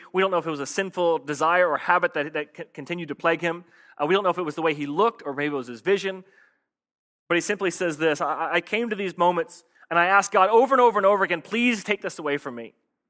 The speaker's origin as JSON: {"language": "English", "town": "Virginia Beach", "region": "Virginia", "country": "United States", "tie": "born there", "said": "So I was born in Virginia Beach, and lo and behold, I end up here in Virginia Beach to take over a struggling church plant."}